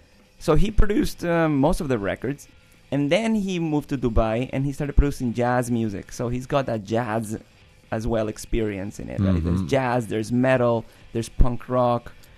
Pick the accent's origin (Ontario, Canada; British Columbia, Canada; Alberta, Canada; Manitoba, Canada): British Columbia, Canada; Vancouver; I mean, we're from East Vancouver, and we've played shows out there with East Van bands